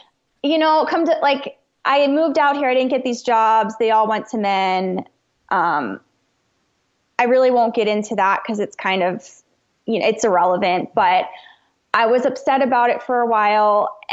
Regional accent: New Jersey, United States; moved away as an adult; now in Colorado, United States; So I'm originally from New Jersey, and in 2017, my husband got a job offer out here in Colorado. So we moved.

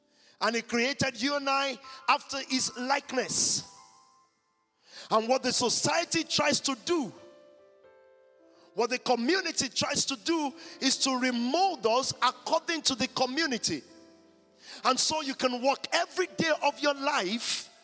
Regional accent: Nigeria; I'm a Nigerian

